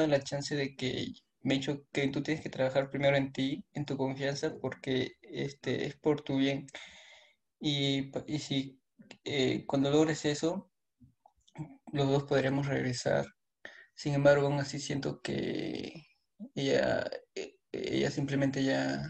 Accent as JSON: {"language": "Spanish", "country": "Peru", "said": "Soy de Perú."}